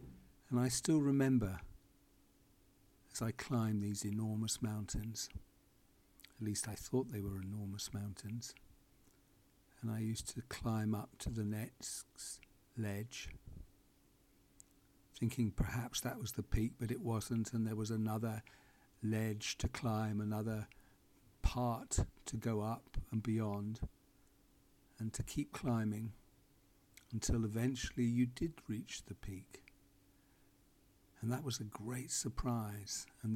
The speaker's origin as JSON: {"language": "English", "town": "Edinburgh", "region": "Scotland", "country": "United Kingdom", "tie": "born or raised there", "said": "I grew up in Edinburgh as a young boy in the southwest corner next to the Pentland Hills."}